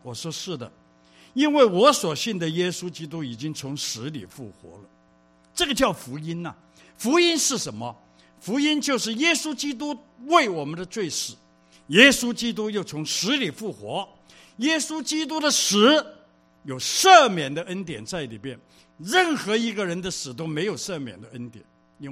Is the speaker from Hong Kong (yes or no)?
yes; Hong Kong; 从小我在香港长大，12、13岁的时候呢，我就出来鬼混。